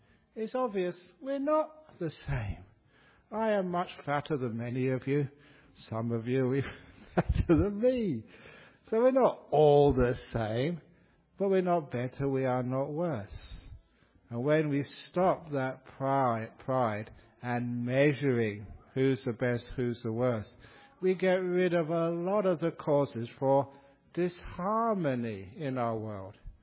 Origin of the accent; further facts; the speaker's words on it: Australia; I said, "Oh, I'm from Australia."